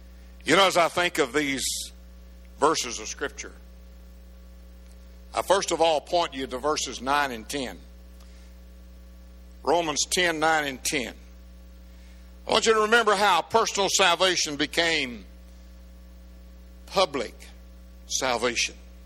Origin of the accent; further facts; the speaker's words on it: the South, United States; I still swell with pride because I was raised in the South.